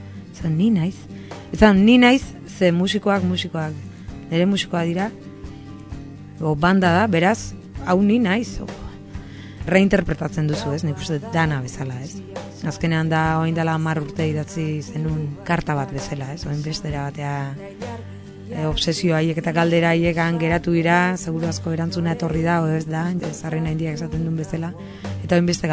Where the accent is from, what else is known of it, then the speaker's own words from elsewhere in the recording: Azkoitia, Basque Country, Spain; born there; Eta bueno, Azkoitin jaio nitzen, orain dela 35 urte.